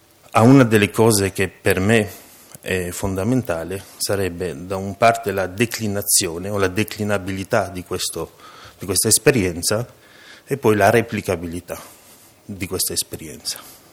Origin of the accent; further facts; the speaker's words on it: Belgium; Italian is a second language; now in Italy; non sono di madrelingua italiana anche se ho un cognome che ha un certo senso in questo paese, sono nato in Belgio, cresciuto in Belgio